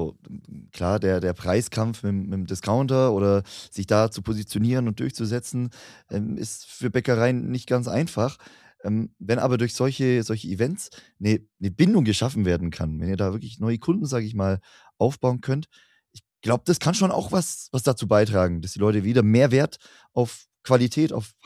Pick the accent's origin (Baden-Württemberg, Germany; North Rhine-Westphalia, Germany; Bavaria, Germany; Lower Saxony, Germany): Bavaria, Germany; Ich komme auch hier aus dem Allgäu vom Dorf mit 2000 Einwohnern